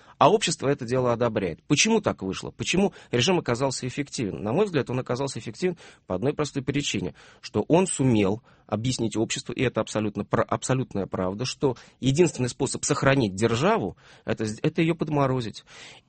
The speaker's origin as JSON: {"language": "Russian", "region": "Saint Petersburg", "country": "Russia", "said": "мы все петербуржцы"}